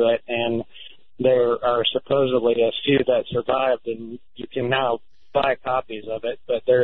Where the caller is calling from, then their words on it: North Carolina, United States; I'm calling from North Carolina